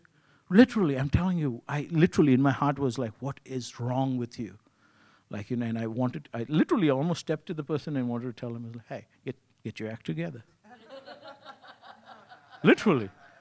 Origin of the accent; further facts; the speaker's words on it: India; moved away; And you got to understand, I came from India, right?